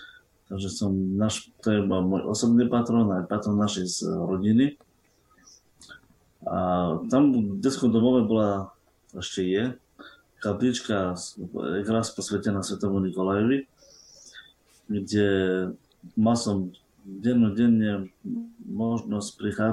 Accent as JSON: {"language": "Slovak", "town": "Medzilaborce", "region": "Prešov Region", "country": "Slovakia", "tie": "born or raised there", "said": "Svoje detstvo som prežil v Medzilaborciach, v detskom domove, ktorý ma mnohí ľudia poznajú."}